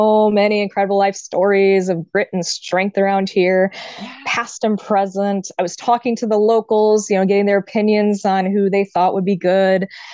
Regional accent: South Bend, Indiana, United States; now in Castle Lyons, Ireland; And I am from South Bend, Indiana. So go Irish and the Cubbies.

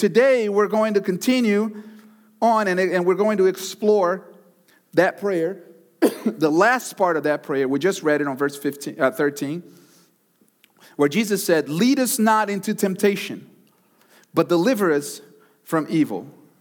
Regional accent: Texas, United States; I'm from Texas, guys. It's okay. The rivalry there is bigger.

